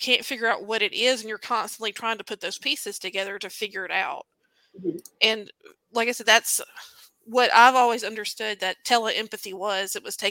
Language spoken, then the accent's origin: English; Brandon, Mississippi, United States; Growing up in Brandon, Mississippi, we were all friends